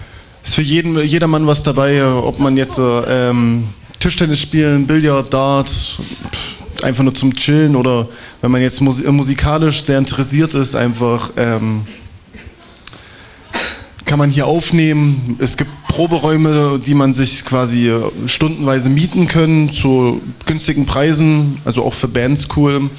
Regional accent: Erfurt, Thuringia, Germany; Ich komme ja nicht hier jetzt vom Herrenberg quasi, ich komme quasi aus der Leipziger Platz da, die Gegend.

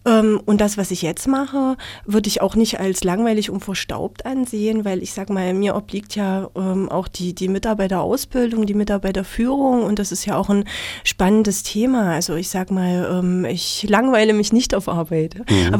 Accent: Blankenhain, Thuringia, Germany; also born or lived in Weimar; Ich bin in Weimar geboren, bin dann in Blankenhain aufgewachsen, habe dort mein Abitur gemacht, habe 1993 dann in Weimar eine Banklehre begonnen bei der Volksbank Weimar und beruflich habe ich mich dann 2001 verändert und bin nach Erfurt zur Kreissparkasse gegangen.

